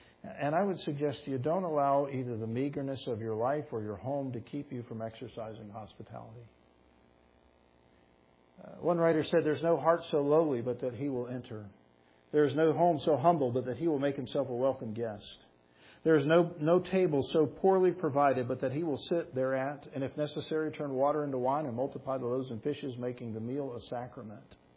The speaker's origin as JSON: {"language": "English", "town": "Atlanta", "region": "Georgia", "country": "United States", "tie": "born or raised there", "said": "and so I was raised in Atlanta, but I've never seen this before."}